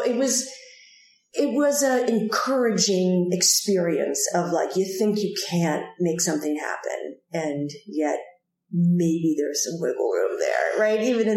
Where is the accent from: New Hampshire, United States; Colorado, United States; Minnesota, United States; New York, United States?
New York, United States; New York City; I grew up in New York City.